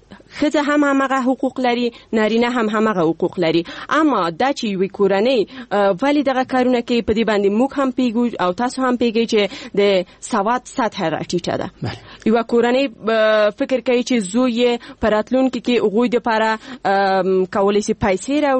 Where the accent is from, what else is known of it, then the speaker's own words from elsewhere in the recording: Paktia, Afghanistan; زه د پکتیا د دسی یو ولسوالۍ چې اصلا الته د انجونو لپاره هیڅ کوانځای نشته،